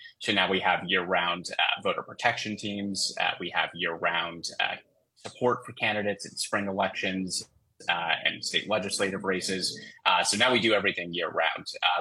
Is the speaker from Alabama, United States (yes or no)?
no; Two Rivers, Wisconsin, United States; born or raised there